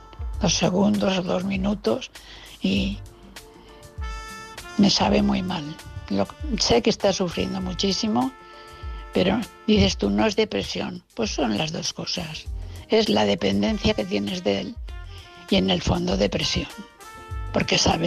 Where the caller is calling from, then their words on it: Valencia, Valencian Community, Spain; de Valencia.